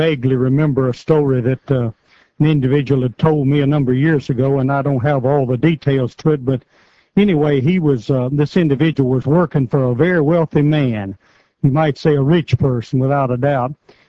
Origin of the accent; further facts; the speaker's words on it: Tennessee, United States; from Culloca, Tennessee